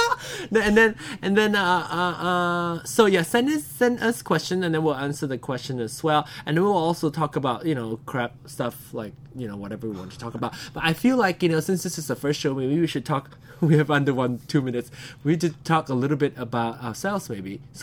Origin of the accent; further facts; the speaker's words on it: Malaysia; moved away; I'm originally from Malaysia